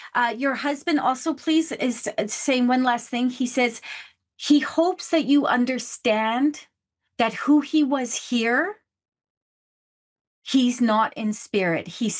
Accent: Canada; You can tell I'm Canadian.

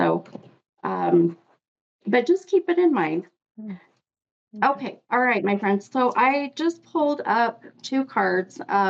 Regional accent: Salt Lake City, Utah, United States; And this is in my hometown. So it's … in Salt Lake.

